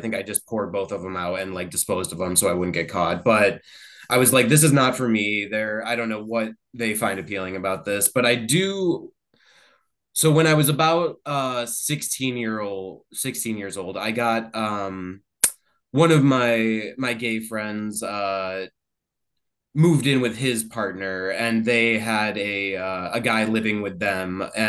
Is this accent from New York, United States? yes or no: no; Massachusetts, United States; I'm originally from the Berkshires, the mountains of Massachusetts, but I have been living out on the South Shore for about 9 years now.